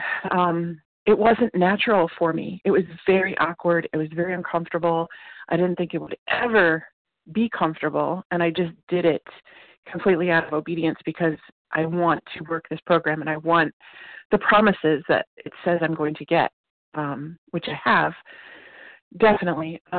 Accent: Akron, Ohio, United States; but I'm actually from Akron, Ohio

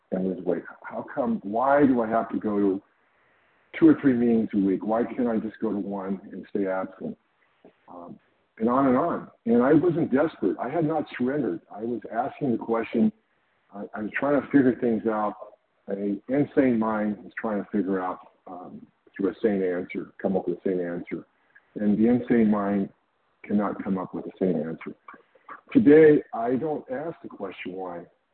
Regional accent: California, United States; I'm from California.

